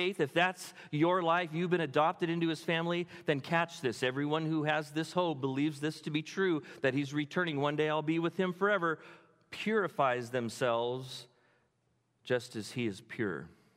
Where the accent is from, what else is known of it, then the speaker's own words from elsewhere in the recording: California, United States; And I'm a Californian. This is not right.